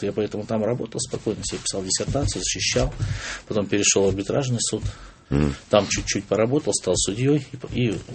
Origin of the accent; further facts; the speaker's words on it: Omsk, Omsk Oblast, Russia; Из Омска.